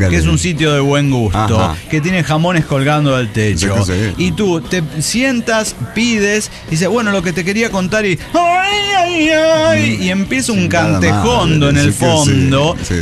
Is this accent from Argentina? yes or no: yes; Argentina; yo soy argentino